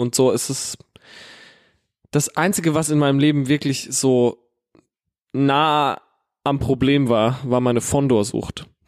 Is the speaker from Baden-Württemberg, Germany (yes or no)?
no; Herxheim, Rhineland-Palatinate, Germany; ich komme ja aus Herxheim, habe ich ja breit getreten, wie so sehr, wie es nur geht.